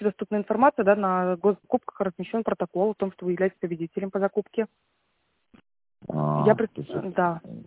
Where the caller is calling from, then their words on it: Saint Petersburg, Russia; Я звоню вам из Санкт-Петербурга.